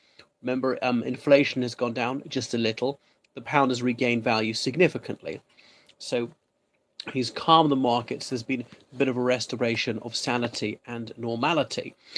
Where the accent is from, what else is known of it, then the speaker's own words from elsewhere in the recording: Ireland; from Ireland.